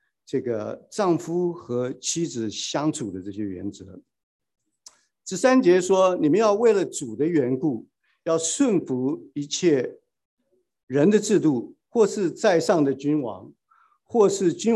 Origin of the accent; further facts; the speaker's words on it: Taiwan; 我们台湾人话叫阿嬷